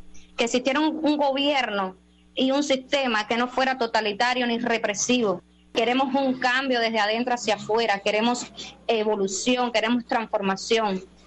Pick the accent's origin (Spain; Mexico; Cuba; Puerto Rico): Cuba; como joven cubana estudié adoctrinada, crecí en el totalitarismo y en un sistema muy cruel y muy arrogante.